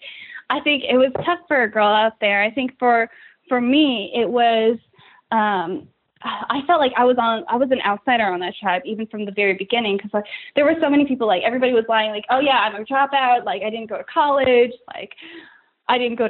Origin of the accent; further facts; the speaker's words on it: New England, United States; now in New York, United States; I'm from New England. Like, I live in New York.